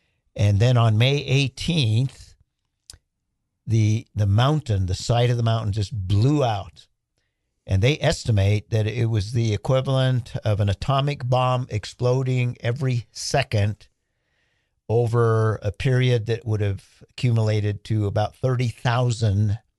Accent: Taos, New Mexico, United States; You can also go to where I grew up in Taos

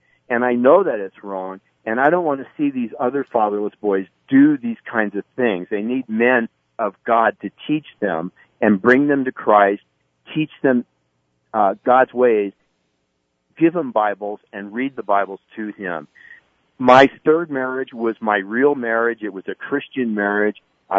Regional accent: California, United States; And I grew up in California. I'm from California.

